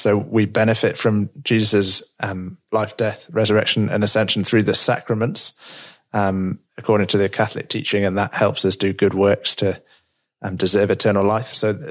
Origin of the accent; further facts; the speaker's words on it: the north of England, United Kingdom; now in Louvain-la-Neuve, Belgium; I'm a Brit, so you got that bit right. I'm from England. I'm from the north of England. But 11 years ago, with my wife, I moved to Belgium, French-speaking Belgium, which is where we serve now.